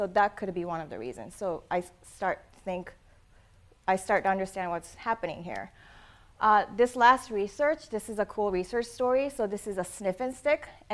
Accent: Japan; English is a second language; also born or lived in Cleveland, United States / Boston, United States; now in Chicago, United States; I am originally from Japan, and I'm married to an Indian guy.

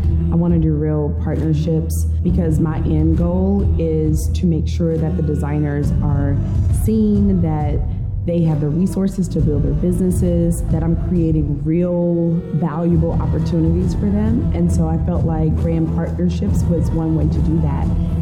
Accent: Memphis, Tennessee, United States; I'm an outsider. I'm from Memphis, Tennessee.

